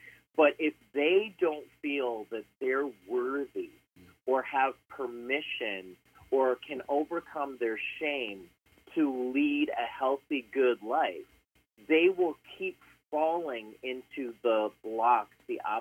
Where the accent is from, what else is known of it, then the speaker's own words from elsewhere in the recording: Midwest, United States; So I am, I'm from the Midwest. That's how I know Christian. I'm Indian, and I was raised in a very conservative Indian environment, which was super medical.